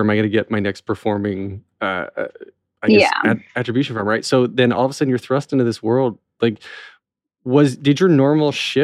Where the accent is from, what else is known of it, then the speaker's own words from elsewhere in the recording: North Wilkesboro, North Carolina, United States; I'm from North Wilkesboro originally